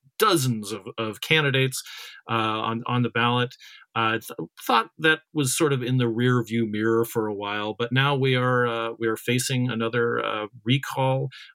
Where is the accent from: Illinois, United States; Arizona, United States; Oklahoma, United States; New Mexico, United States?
Arizona, United States; Cottonwood; I grew up in Cottonwood, about 15 miles, you know, away from Sedona.